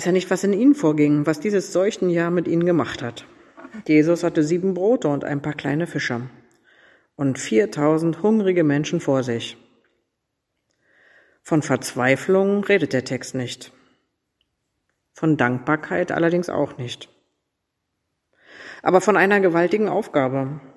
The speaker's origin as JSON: {"language": "German", "country": "Germany", "tie": "born or raised there", "said": "Und ich fühlte mich auch an meine Kindheit in der DDR erinnert."}